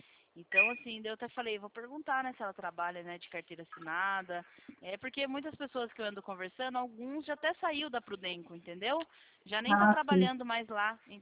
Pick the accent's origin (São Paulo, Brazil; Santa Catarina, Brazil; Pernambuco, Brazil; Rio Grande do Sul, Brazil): São Paulo, Brazil; Sorocaba; Eu sou de Sorocaba.